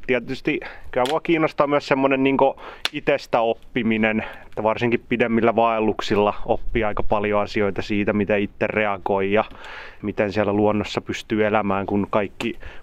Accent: Helsinki, Uusimaa, Finland; Mä oon alun perin Helsingistä kotoisin, että aika pitkälle on helsinkiläispoika päätynyt

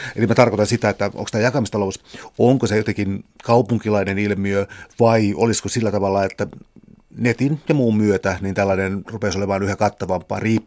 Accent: Helsinki, Uusimaa, Finland; mä oon syntynyt Helsingissä ja täällä kasvanut

